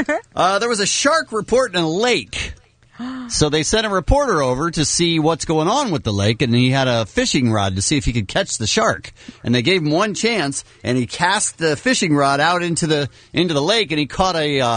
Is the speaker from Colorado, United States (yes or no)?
no; Phoenix, Arizona, United States; I grew up in Phoenix, and I remember that would happen every once in a while.